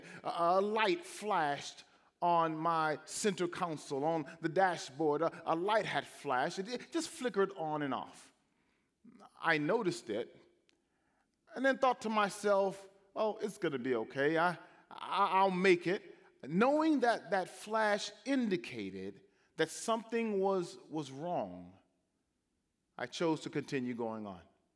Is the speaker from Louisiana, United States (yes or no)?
yes; Louisiana, United States; When I was a teenager, I grew up in Louisiana and there served our state convention as the president of the youth convention.